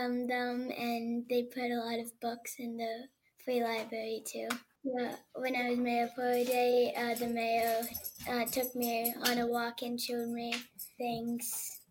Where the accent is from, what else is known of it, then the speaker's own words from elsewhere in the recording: West Orange, New Jersey, United States; from West Orange, New Jersey.